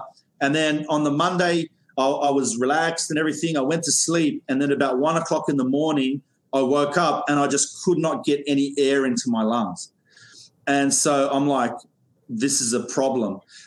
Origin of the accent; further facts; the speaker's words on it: Sydney, New South Wales, Australia; accent: Australian; moved away as an adult; now in New York, United States; you probably feel a bit ripped off when you hear that I'm from New York and then I have an Australian accent, but I am actually originally an Aussie. I grew up in Sydney. I'm from Bankstown, and in 2015